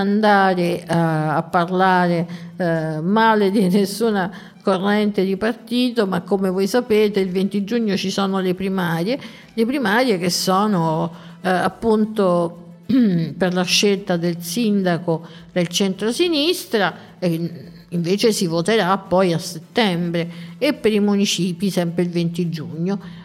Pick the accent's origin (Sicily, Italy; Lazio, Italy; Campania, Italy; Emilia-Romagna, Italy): Lazio, Italy; Rome; Roma, la città più bella del mondo, questa è come io la vedo con i miei occhi, ovviamente da romana